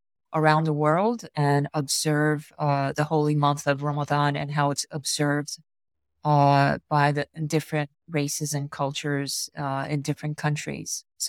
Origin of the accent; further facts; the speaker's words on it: United States; And I grew up here in America, and I didn't feel the representation as growing up. Came here when I was 7 years old.